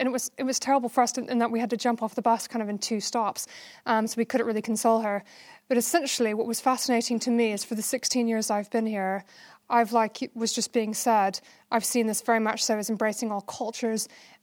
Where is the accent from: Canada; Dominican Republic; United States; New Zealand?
United States; moved away as an adult; now in United Kingdom; I'm an American who's made Britain my home since 2000, so for 16 years.